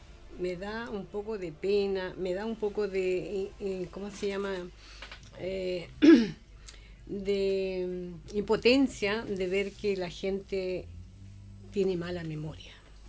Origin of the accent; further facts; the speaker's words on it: Buin, Santiago Metropolitan Region, Chile; moved away as an adult; now in Coquimbo, Chile; Yo realmente no soy de acá de Coquimbo, de la cuarta región, pero ya hace como 30 años que estoy acá. Yo vivía en Maipo, en la comuna de Buin.